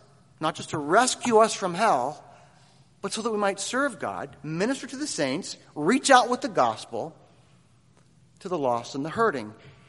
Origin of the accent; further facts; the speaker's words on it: Midwest, United States; One warning I learned not to ignore growing up in the Midwest was the tornado siren.